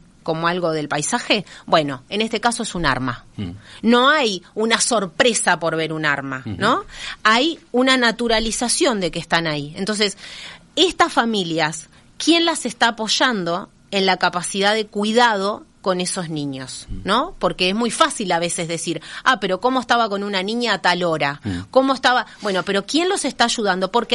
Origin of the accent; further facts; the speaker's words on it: Uruguay; Y eso como sociedad uruguaya tiene que ser algo que nos quede claro